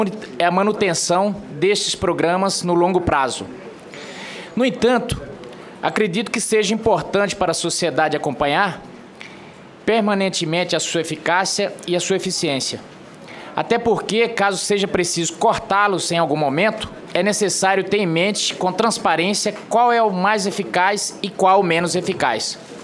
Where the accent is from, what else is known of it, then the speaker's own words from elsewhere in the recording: Mato Grosso, Brazil; também sou do estado do Mato Grosso e estamos aqui representando as angústias ali daquele estado.